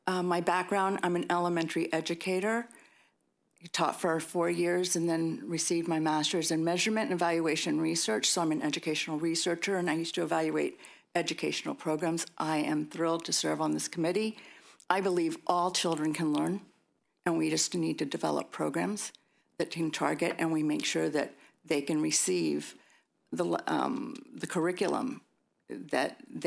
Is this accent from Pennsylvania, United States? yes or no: no; Florida, United States; I am from Hillsborough County.